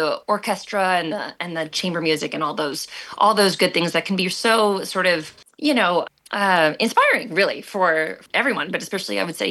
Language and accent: English; Massachusetts, United States; I was from Massachusetts, and I was lucky to grow up going to the NEC New England Conservatory Prep Program.